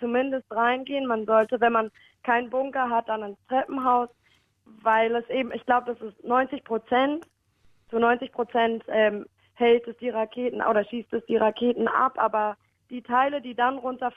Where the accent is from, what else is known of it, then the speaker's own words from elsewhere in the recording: Hamburg, Germany; now in Tel Aviv, Israel; Ich komme aus Hamburg eigentlich, fühle mich auch in Hamburg zu Hause